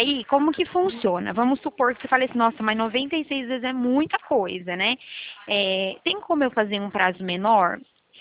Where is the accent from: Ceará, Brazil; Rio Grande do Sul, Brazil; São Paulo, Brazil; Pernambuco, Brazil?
São Paulo, Brazil; Araras; eu falo da cidade de Araras.